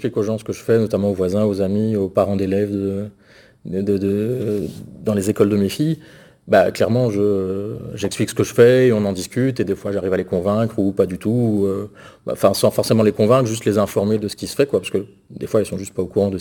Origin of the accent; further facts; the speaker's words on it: France; moved away as an adult; now in Belgium; je suis français de base. Je suis arrivé en Belgique il y a 20 ans maintenant pour faire une thèse à l'Université catholique de Louvain.